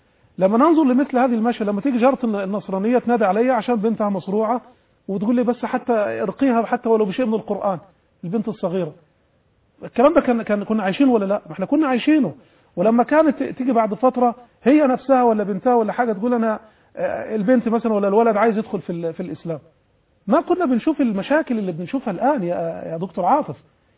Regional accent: Egypt; نحن كلنا مصريين وعايشين في بلد واحد

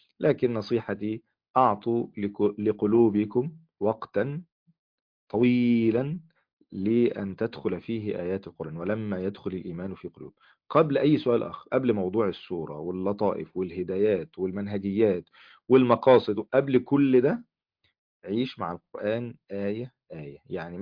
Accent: Egypt; من العادات المنتشرة عندنا في مصر

